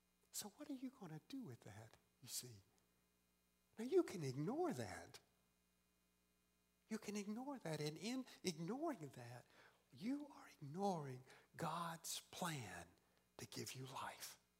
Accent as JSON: {"language": "English", "region": "Deep South", "country": "United States", "tie": "born or raised there", "said": "I grew up in the Deep South. I grew up in the Deep South where we eat barbecue and we play baseball and football and we go to church on Sunday."}